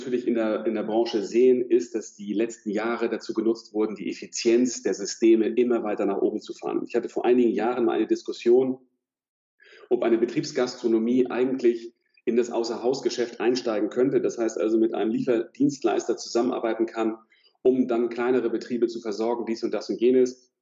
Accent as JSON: {"language": "German", "town": "Fehmarn", "region": "Schleswig-Holstein", "country": "Germany", "tie": "born there", "said": "Ich bin auf der Ostseeinsel Fehmarn geboren worden."}